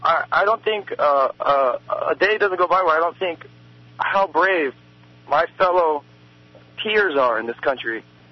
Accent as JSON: {"language": "English", "region": "Hawaii", "country": "United States", "tie": "born or raised there", "said": "a lot of my friends who I grew up with in Hawaii ended up joining the military"}